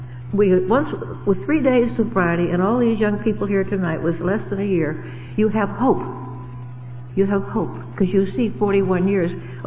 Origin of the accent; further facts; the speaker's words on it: Pennsylvania, United States; born there; I was born in Pennsylvania, of northeastern Pennsylvania. I'm an only child.